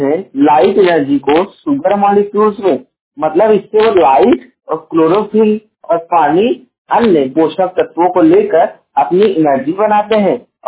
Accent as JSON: {"language": "Hindi", "town": "Jaunpur", "region": "Uttar Pradesh", "country": "India", "said": "और मैं उत्तर प्रदेश के जौनपुर जिले का निवासी हूँ।"}